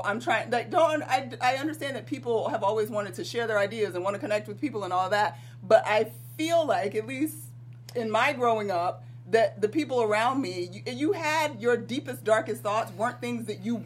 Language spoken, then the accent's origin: English; the South, United States; And maybe that's just because I'm country from the South.